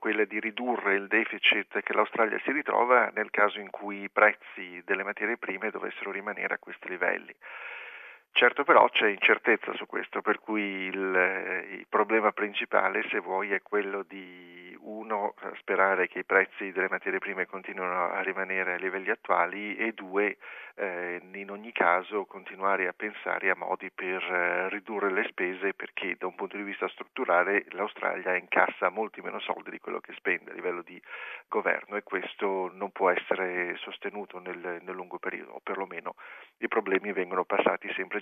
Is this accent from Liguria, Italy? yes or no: yes; Liguria, Italy; Poi lo chiedete a me, io sono ligure